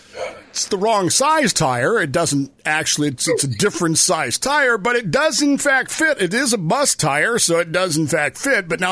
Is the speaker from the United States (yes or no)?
yes; Colorado, United States; also born or lived in Utah / Wyoming; I'm from Colorado and Utah, so I'm with you there. And Wyoming, I've grown up